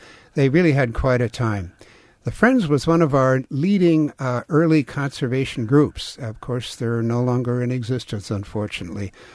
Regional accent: Baileys Harbor, Wisconsin, United States; especially as it relates to my own native Door County, where I grew up in Bailey's Harbor.

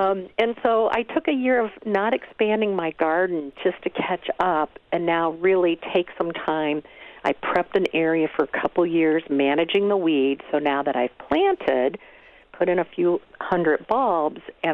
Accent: Ohio, United States; Oh, and you know, I grew up in Ohio and moved here

